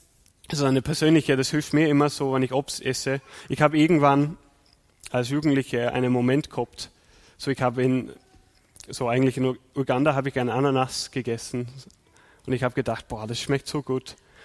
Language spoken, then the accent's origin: German; South West England, United Kingdom; das ist so Valley of the Rocks heißt es, das ist in der Nähe von, wo ich aufgewachsen bin.